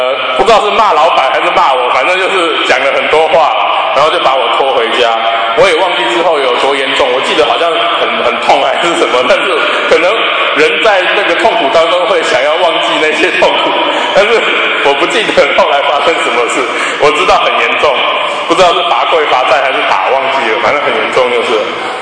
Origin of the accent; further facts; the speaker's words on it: Taiwan; 那个是小时候在台湾，真的跟这个一样